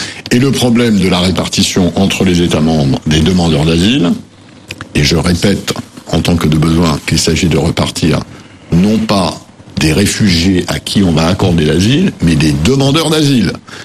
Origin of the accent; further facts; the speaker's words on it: Normandy, France; chez moi, en Normandie, des noms de Polonais ou de Flamands, il y en a partout.